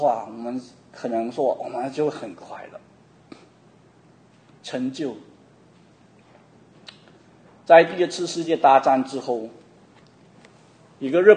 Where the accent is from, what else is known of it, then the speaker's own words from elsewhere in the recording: Guangdong, China; 因为我们广东人讲生子啊，身体的生啊，孩子的生子啊